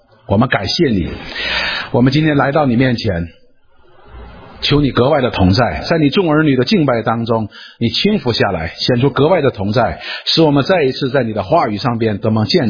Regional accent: China; 中国呢，我们是中国人，说我们关心中国

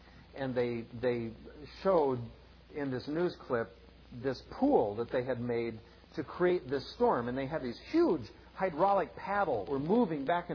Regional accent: South Dakota, United States; I grew up in South Dakota. You know, we have waves of grain.

